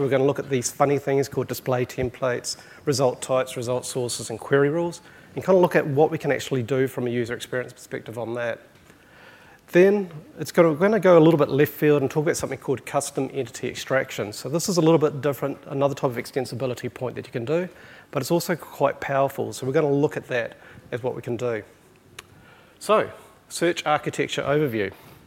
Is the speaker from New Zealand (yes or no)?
yes; Auckland, New Zealand; I am a Kiwi, so I'm a true blue Kiwi. In fact, I'm actually an Aucklander, so one of the few Aucklanders that are here.